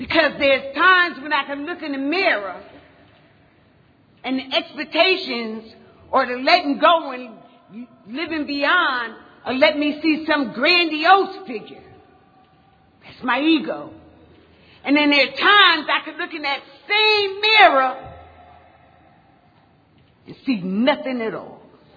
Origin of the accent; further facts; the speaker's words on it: Paterson, New Jersey, United States; I'm from Paterson, New Jersey.